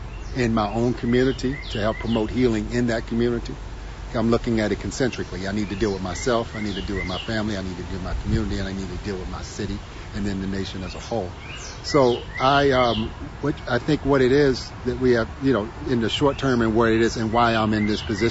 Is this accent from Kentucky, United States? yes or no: yes; Louisville, Kentucky, United States; It's my hometown. My neighborhood, Smoketown, the history, my family. It's my hometown.